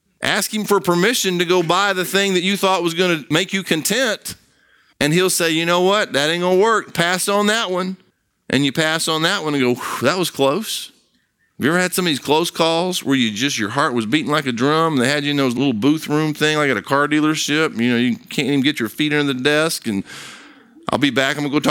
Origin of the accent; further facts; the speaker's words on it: Brazil; now in United States; I grew up in Brazil.